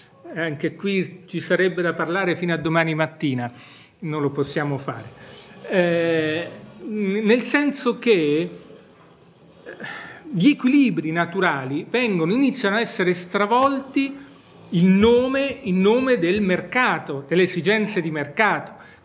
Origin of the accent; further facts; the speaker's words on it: Marche, Italy; io vengo dalle Marche.